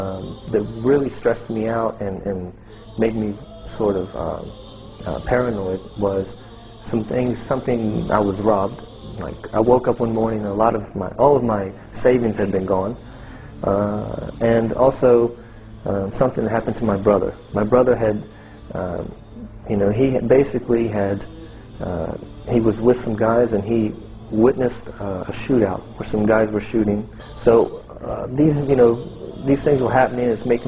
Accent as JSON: {"language": "English", "country": "United States", "said": "I'm from America."}